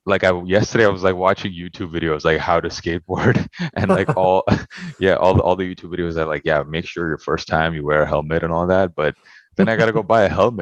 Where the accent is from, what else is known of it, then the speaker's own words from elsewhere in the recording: Canada; especially growing up in Canada